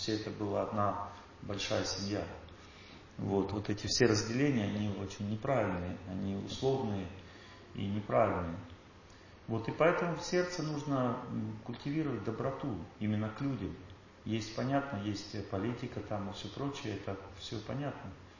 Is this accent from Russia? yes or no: yes; Russia; она когда увидела, что я русский, она побелела просто и швырнула мне этот паспорт.